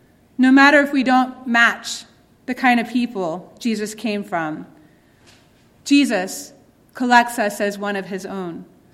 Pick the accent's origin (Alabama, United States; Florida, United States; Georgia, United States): Georgia, United States; Barbara Brown Taylor, a preacher who comes from my home state, talks about life in rural North Georgia in the mountains where she lives.